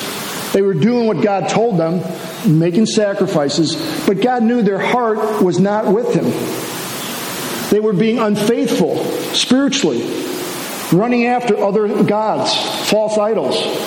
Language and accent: English; Chicago, Illinois, United States; I'm from Chicago originally